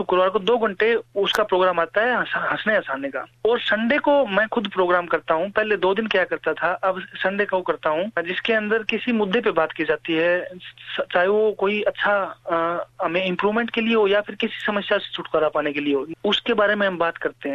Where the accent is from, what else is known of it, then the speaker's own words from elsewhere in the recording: Haryana, India; हम हरियाणा से हैं